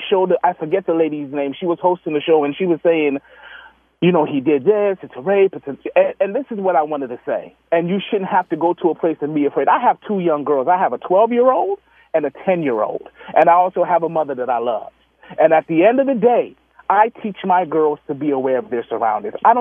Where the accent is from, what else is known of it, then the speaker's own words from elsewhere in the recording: Los Angeles, California, United States; I'm from Los Angeles originally.